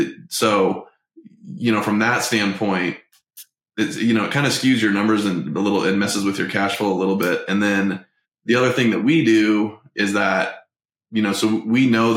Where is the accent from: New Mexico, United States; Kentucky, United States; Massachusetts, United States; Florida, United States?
New Mexico, United States; Albuquerque; I'm from Albuquerque. My wife's from here.